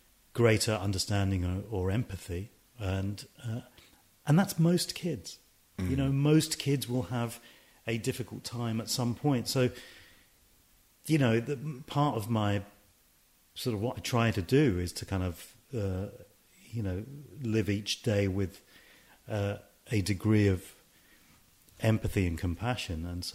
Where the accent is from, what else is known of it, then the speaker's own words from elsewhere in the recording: United Kingdom; We thought there was nobody out there reflecting our experiences of being British and Asian